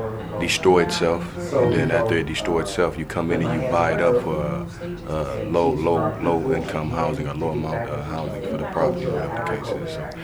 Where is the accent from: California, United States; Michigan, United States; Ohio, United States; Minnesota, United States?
California, United States; Oakland; From growing up in Oakland, it made me diverse and very understanding of different lives